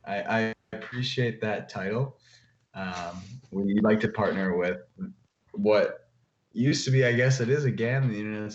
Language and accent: English; Indiana, United States; Like, I'm from Indiana.